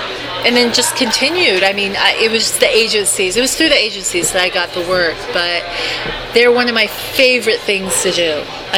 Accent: Japan; growing up in Japan as a woman

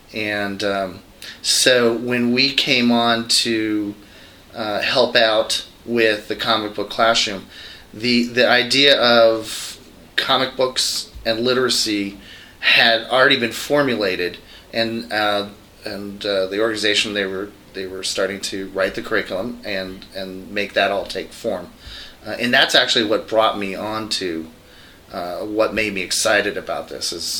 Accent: Boulder, Colorado, United States; now in Denver, United States; Yes, I grew up in Boulder.

